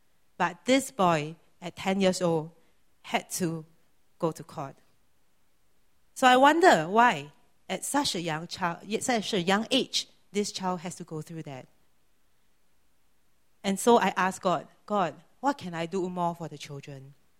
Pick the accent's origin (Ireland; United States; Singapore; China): Singapore; I'm Singaporean. And I come from a family from a Taoist and ancestral worship background.